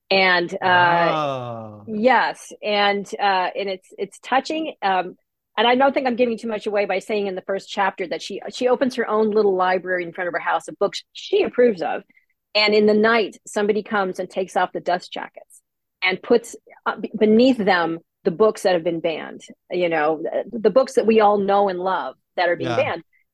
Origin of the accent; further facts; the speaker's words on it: Camarillo, California, United States; I grew up in Camarillo, which is, for anybody who's not in California, it's sort of midway between Ventura and Los Angeles.